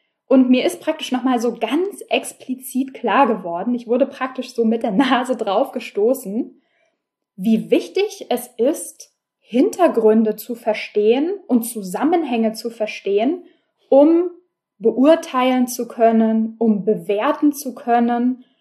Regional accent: Berlin, Germany; ich bin Berlinerin

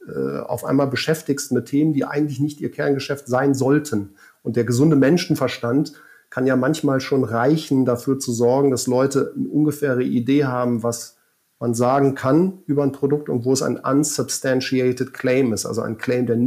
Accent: Germany; now in Switzerland; weil ich als Deutscher ja in der Schweiz arbeiten darf und auch größtenteils da lebe

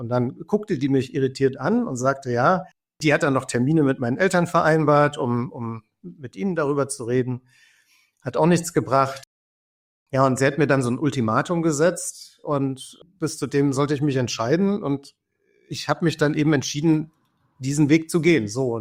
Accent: East Germany, Germany; Ich bin eben 1970 geboren in der DDR und bis zum 14. Lebensjahr etwa kam ich da auch ganz gut klar.

